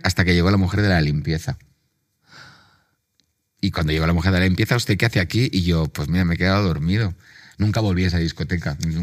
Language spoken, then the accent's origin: Spanish; Balearic Islands, Spain; tú y yo somos muy mallorquinas, muy ariscas